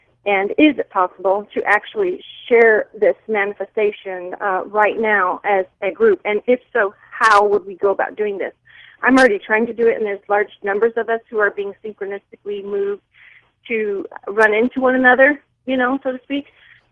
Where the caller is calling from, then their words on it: Arizona, United States; I'm calling from Arizona, and I'm an abductee, but also a person in the sciences and medical.